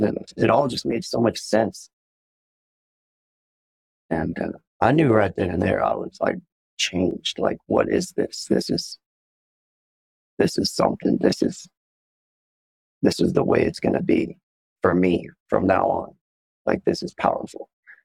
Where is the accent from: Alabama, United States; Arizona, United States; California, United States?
Arizona, United States; Tucson; I feel like God's telling me to go back to Tucson, go back to my hometown